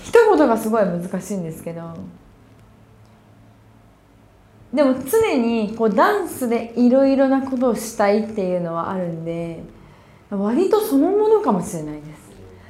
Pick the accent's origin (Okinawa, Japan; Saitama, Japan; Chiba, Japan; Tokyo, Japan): Saitama, Japan; Urawa; 自分浦和出身なんですけど